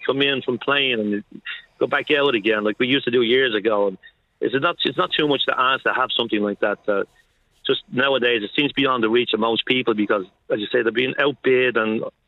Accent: Ballyfermot, Leinster, Ireland; also born or lived in Crumlin; I'm from Ballyfermot, Joe, all my life. I moved to Crumlin, unfortunately, for 2 years, but I'm 63 years of age and I'm 61 years in Ballyfermot

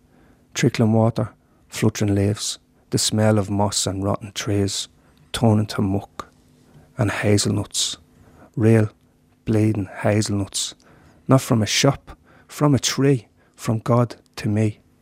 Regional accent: Clondalkin, Leinster, Ireland; When I grew up in Clondalkin and Talla, I never forgot this place

